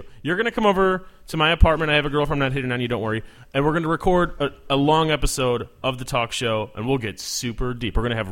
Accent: Chicago, Illinois, United States; I mean, I'm from here. I love it.

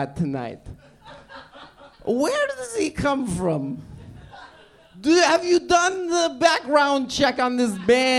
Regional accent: Salt Lake City, Utah, United States; I grew up in Utah on the tough streets of Salt Lake City

